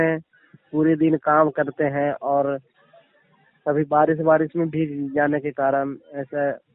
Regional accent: Karanja, Bihar, India; मैं बिहार से हूँ, हमारा जिला औरंगाबाद है और हमारा गांव का नाम है करंजा।

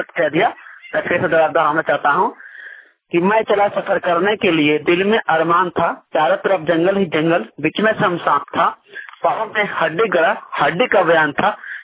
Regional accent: Bihar, India; ग्राम सहायक, पोस्ट का पत्र, थाना सोनो, जिला जमुई का रहने वाला हूँ।

